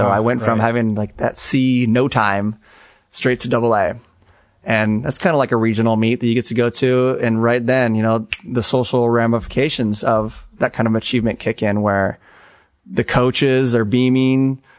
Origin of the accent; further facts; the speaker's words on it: Canoga Park, California, United States; Yeah. I grew up in Canoga Park, or at least that was the house I was born into, and got my first taste of the water there.